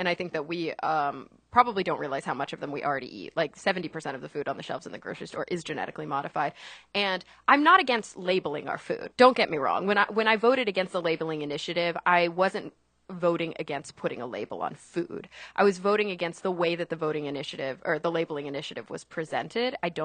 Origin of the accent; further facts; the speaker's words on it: Plano, Texas, United States; Like a suburb of Dallas called Plano.